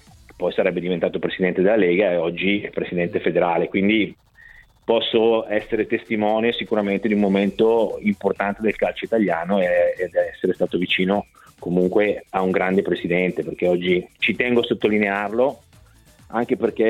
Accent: Bergamo, Lombardy, Italy; Ricordo quando andavo a Crema, perché sono di Bergamo, quindi raggiungere Crema era abbastanza facile

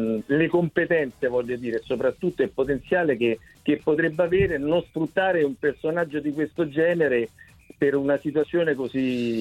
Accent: Rome, Lazio, Italy; visto che stiamo parlando di Roma e da romani e da romanista

